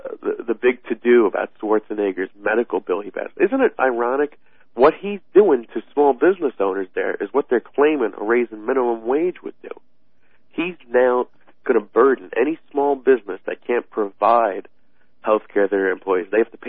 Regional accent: Ireland; Well, I'm an Irishman.

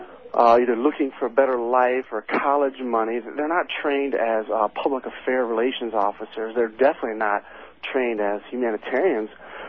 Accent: New Baltimore, Michigan, United States; I'm from New Baltimore.

